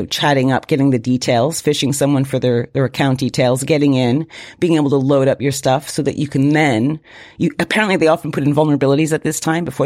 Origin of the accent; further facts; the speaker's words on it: United States; Yeah, I'm American.